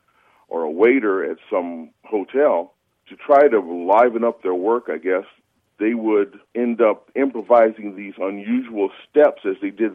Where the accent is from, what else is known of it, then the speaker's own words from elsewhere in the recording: Detroit, Michigan, United States; Well, anyway, I grew up in Detroit in the 60s and 50s and early 70s